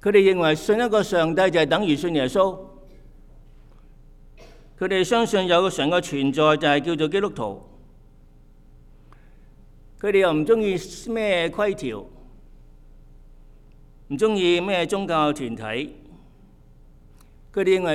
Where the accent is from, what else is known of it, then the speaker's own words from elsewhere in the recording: Hong Kong; moved away as an adult; now in United States; 香港出世，香港長大，來到美國50年